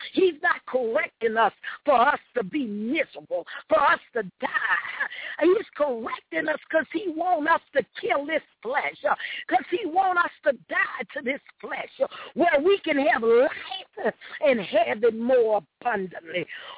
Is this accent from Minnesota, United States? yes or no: no; New Orleans, Louisiana, United States; So, you know, I'm from New Orleans, hallelujah. I'm from the inner city of New Orleans.